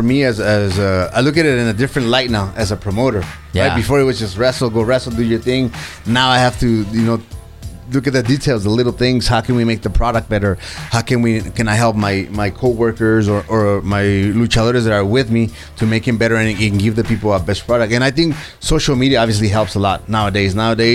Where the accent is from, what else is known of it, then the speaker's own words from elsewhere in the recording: El Paso, Texas, United States; so I didn't get to work a lot for my hometown. But now that since we're committed to do one show every month at the Boys and Girls Club, I get to wrestle in all those days here in El Paso.